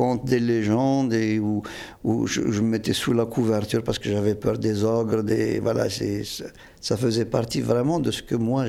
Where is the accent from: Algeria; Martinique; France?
Algeria; Kabylie; parce que je suis kabyle, ma fille l'est. Elle chante en kabyle, mais elle n'est pas kabyle comme moi. Je ne le suis pas comme mon père l'a été.